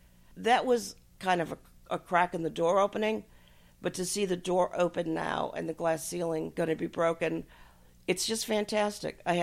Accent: Chicago, Illinois, United States; born there; I was born in Chicago, time of Mayor Daley, where my father was a social worker and my mother was a nursery school teacher.

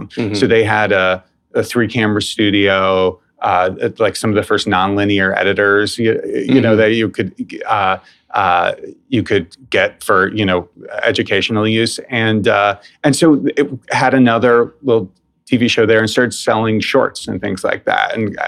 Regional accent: New York City, New York, United States; I grew up in New York City, went to school here

